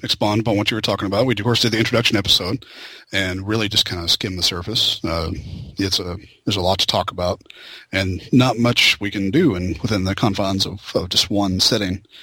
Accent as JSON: {"language": "English", "town": "Memphis", "region": "Tennessee", "country": "United States", "said": "I'm from the Memphis, Tennessee area"}